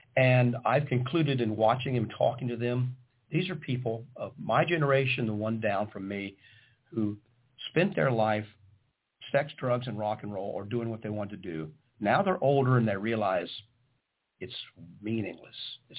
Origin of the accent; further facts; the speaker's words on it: Cincinnati, Ohio, United States; I grew up in the Churches of Christ in a very conservative, small church in Cincinnati, relatively small, with Kentuckians